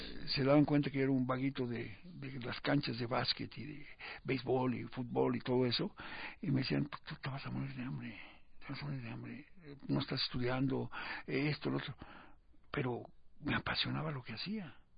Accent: Mexico; Porque soy mexicano y porque me molesta muchísimo que con el poder económico que tiene este país no hagamos nada.

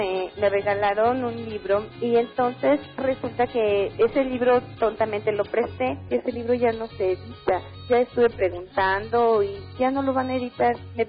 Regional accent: Real del Monte, Hidalgo, Mexico; Las historias que mi abuelo me contaba de Real del Monte, aquí en el estado de Hidalgo. Real del Monte es un pueblo minero con mucha historia.

